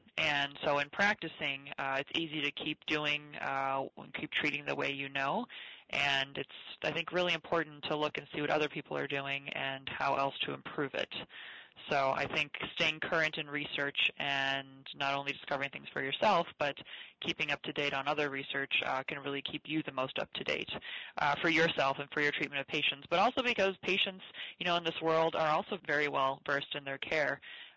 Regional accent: Winnipeg, Manitoba, Canada; now in New York, United States; In Canada, in Winnipeg, north of North Dakota. Far, far north.

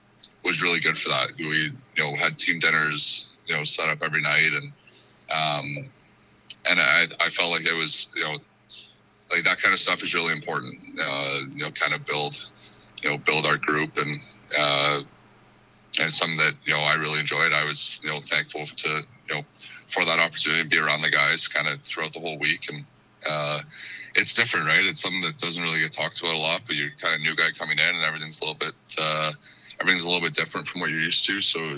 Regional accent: Canada; As a Canadian, I get to play close to home all the time

